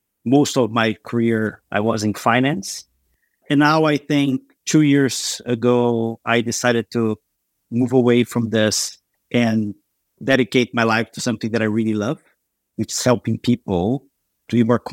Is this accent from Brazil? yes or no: yes; Brazil; moved away as an adult; I was born and raised in Brazil, spent most of the beginning of my career over there